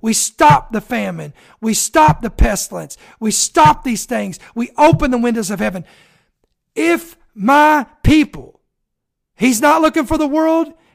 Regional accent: United States; But I'm an American. I can stand in the gap for my country.

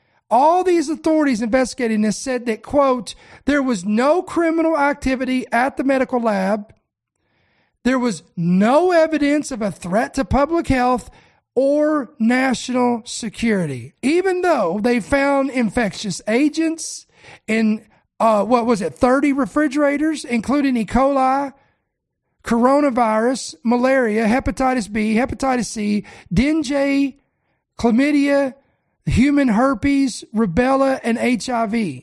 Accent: Kentucky, United States; I'm just a Kentucky boy. I was raised in Kentucky, lived and raised, born in Kentucky.

